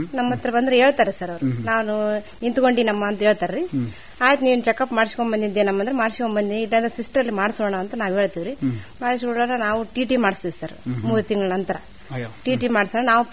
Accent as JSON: {"language": "Kannada", "town": "Manjarla", "region": "Karnataka", "country": "India", "said": "ನಾವು ಮಂಜರ್ಲ ಗ್ರಾಮ."}